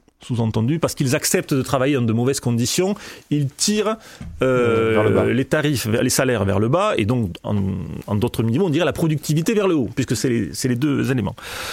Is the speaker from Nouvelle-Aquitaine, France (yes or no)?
no; Albi, Occitanie, France; moved away as an adult; now in Paris, France; moi je suis d'Albi dans le Tarn, et je n'attendais qu'une chose, après le bac, pouvoir me barrer